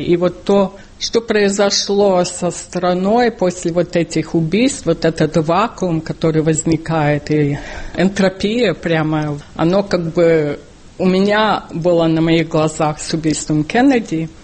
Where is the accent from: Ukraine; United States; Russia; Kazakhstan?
United States; New York; хотя это произошло в моем родном городе, где я родилась.